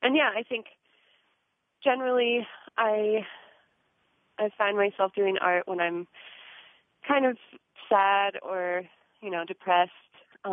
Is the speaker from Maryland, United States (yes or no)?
no; Carbondale, Colorado, United States; I was born and raised in Carbondale.